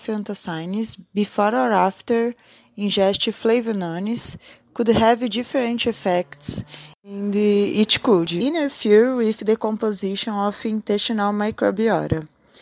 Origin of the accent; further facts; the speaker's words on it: Brazil; English is a second language; I'm from Brazil, and I am a PhD student in the University of São Paulo.